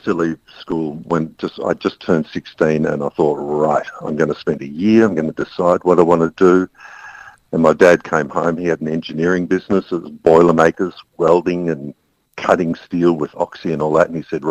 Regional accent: Geelong, Victoria, Australia; I grew up in Geelong, and in those days, particularly the environment I was in, there was no such thing as art.

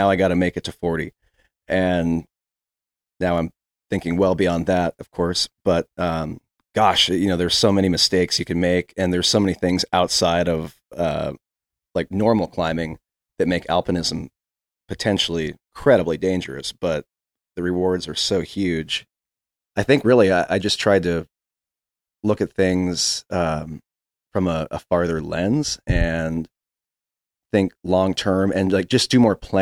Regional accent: Washington, United States; moved away as an adult; I was born and raised in Washington, west of Seattle, and then I moved up to Alaska when I was 18 for one semester of college that became two, and became 2 years.

